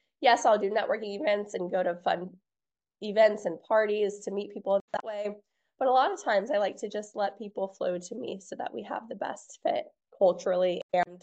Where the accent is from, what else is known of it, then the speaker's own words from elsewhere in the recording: Guam; telling her about my childhood growing up on Guam. And we had talked about it.